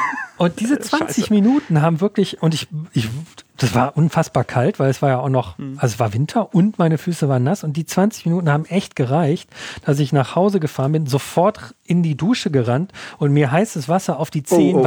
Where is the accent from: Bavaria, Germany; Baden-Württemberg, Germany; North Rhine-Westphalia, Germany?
North Rhine-Westphalia, Germany; aus meiner Heimat im Ruhrgebiet